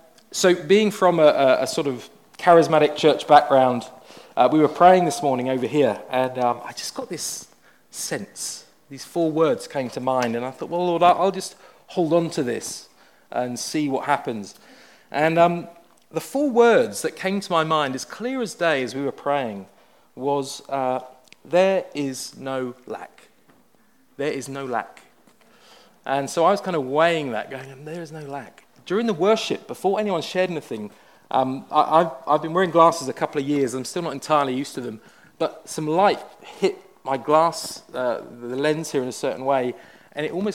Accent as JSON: {"language": "English", "region": "England", "country": "United Kingdom", "lives_now": "Vancouver, California, United States", "said": "As you can tell, I'm not from these shores. I've already told you I'm from England. Most people think I'm from Australia, but I'm not. I'm English."}